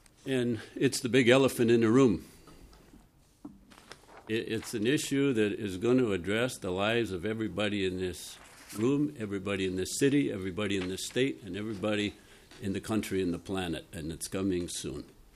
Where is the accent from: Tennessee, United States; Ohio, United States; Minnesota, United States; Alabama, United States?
Minnesota, United States; Rochester; I'm from Rochester, energy activist.